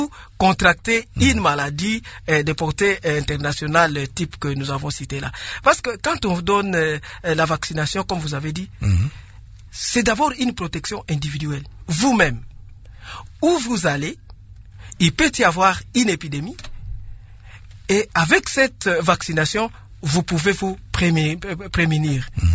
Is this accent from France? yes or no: no; DR Congo; chez nous en République démocratique du Congo.